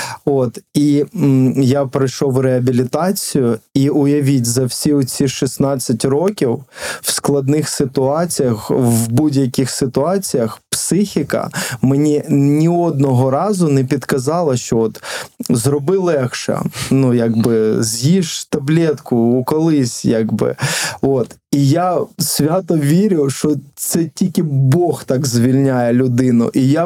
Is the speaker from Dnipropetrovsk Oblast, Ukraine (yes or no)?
yes; Nikopol, Dnipropetrovsk Oblast, Ukraine; Звісно, я з Нікополя, і мій рідний будинок, тобто квартира, в якій я виріс, я там, звісно, ну, давно не живу